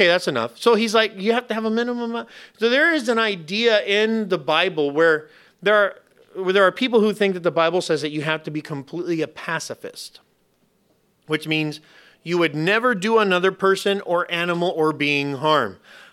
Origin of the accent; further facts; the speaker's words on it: Los Angeles, California, United States; our house when we were growing up in East LA was huge.